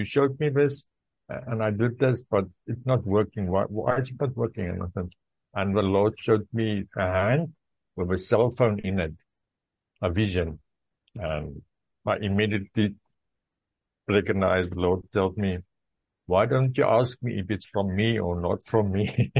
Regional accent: South Africa; accent: Afrikaans; It's my Afrikaans accent, sorry.

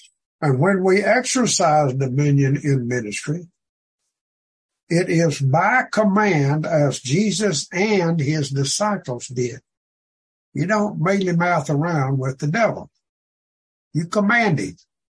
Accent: Arkansas, United States; See, I'm from Arkansas. I need some help.

